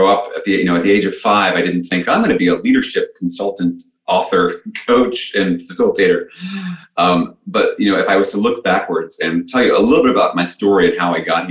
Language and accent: English; New York City, New York, United States; growing up in New York City in the 1970s was my experience at school was so different than it was at home